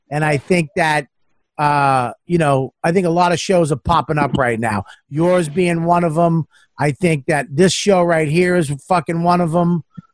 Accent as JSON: {"language": "English", "town": "Boston", "region": "Massachusetts", "country": "United States", "said": "I'm from Boston. I love America."}